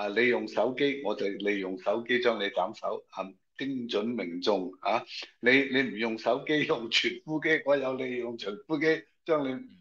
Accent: Guangdong, China; 我哋广东人话发钱汗吓

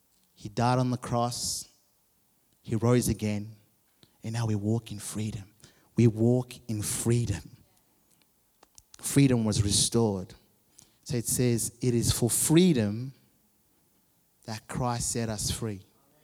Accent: Zimbabwe; Growing up in Zimbabwe, man, I wanted to be free

